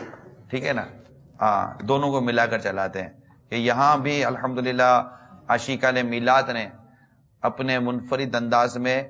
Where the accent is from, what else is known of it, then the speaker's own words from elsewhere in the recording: Pakistan; ہمیں پراؤڈ ہے ہمارے پاکستان، ہم کہیں کہ میں پاکستانی ہوں الحمدللہ، اور دنیا کے جس ملک میں بھی ہوں مگر پاکستانی ہوں الحمدللہ